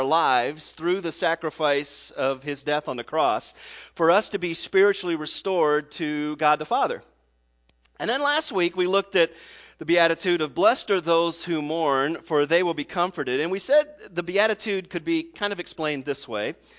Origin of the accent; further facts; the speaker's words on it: United States; I think I'm a pretty stereotypical American type of guy. I think I'm an American guy that kind of fits in a rural setting.